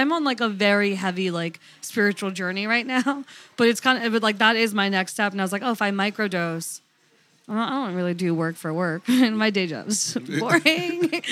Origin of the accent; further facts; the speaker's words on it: New York, United States; also born or lived in Providence; No, so I started comedy there, but I grew up in New York.